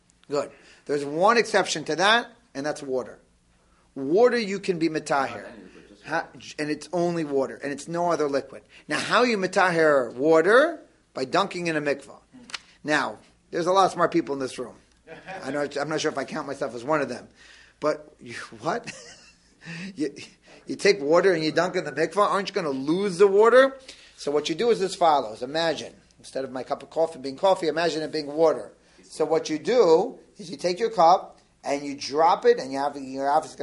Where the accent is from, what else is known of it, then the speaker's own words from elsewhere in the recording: United States; I have to tell you, I'm so American.